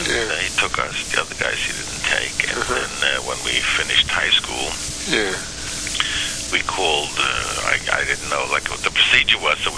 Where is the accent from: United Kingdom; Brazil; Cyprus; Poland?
Poland; Galicia; now in United States; We came from Poland. Which area? Galicia.